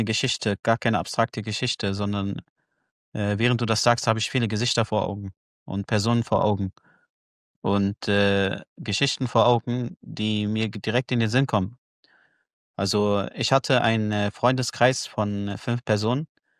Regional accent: Gaza Strip, Palestine; hat er mich an Gaza gebunden. Und daran, die Menschen in Gaza nicht zu vergessen. Und meine Heimat nicht zu vergessen

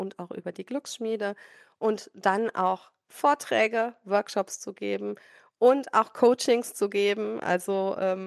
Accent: North Rhine-Westphalia, Germany; Ja, also ich komme aus dem Kreis Heinsberg, das ist in Nordrhein-Westfalen.

